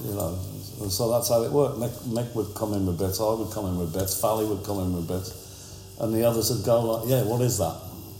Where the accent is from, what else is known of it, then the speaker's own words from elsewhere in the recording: Shrewsbury, West Midlands, United Kingdom; I always felt like I was from somewhere else. Although I was only from Shrewsbury up the road